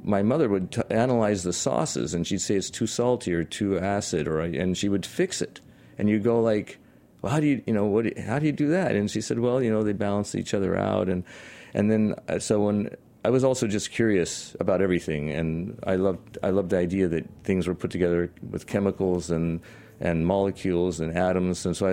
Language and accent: English; Washington, United States; Vineyards are very expensive in California, and I'm from Washington State, so I looked for a place to do that.